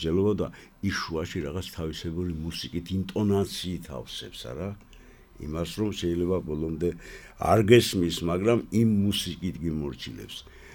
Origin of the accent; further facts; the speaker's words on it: Batumi, Adjara, Georgia; და რჩები რა იმის იმედად, რომ აი აგერ ბათუმელი ვარ, გამომცემლობა აჭარა არის, სადაც უყვარვარ ხალხს